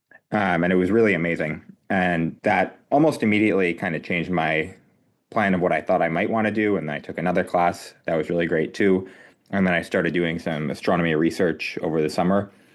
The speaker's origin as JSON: {"language": "English", "town": "Roseburg", "region": "Oregon", "country": "United States", "tie": "born or raised there", "said": "I grew up near Roseburg, Oregon. It's a town kind of halfway between Eugene and Ashland. And I grew up first in a really small town near Umpqua, and then I went to high school in Roseburg"}